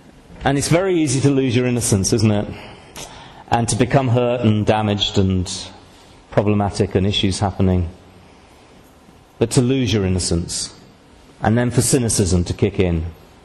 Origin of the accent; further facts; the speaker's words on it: Manchester, North West England, United Kingdom; I come from Manchester, but where I ministered for 20 years was a bit posh.